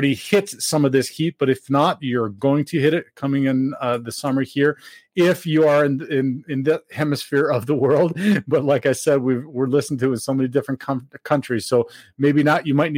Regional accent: Denver, Colorado, United States; In the top five cities being my hometown, Denver, Colorado

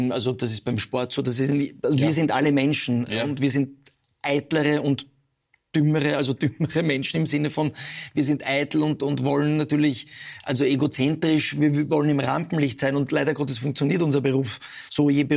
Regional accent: Vienna, Austria; born there; Beide Eltern sind aus Italien. Ja, meine Mutter ist aus Florenz, mein Vater war aus Venedig, ich bin aber in Wien geboren.

